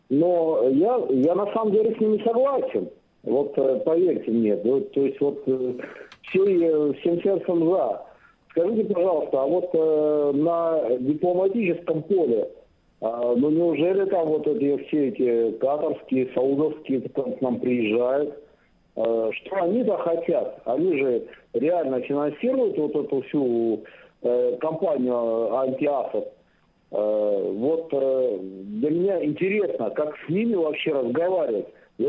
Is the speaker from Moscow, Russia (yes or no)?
no; Saint Petersburg, Russia; я из Санкт-Петербурга.